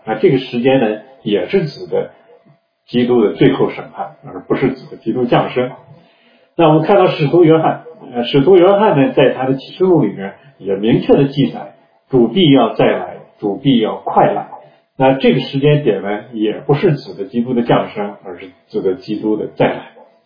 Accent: China; 那我们中国人

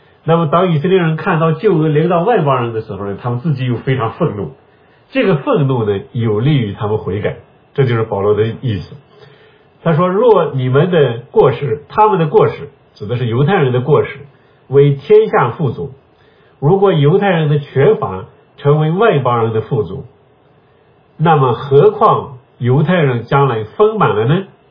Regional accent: Shaanxi, China; 我们陕西人也吃面食

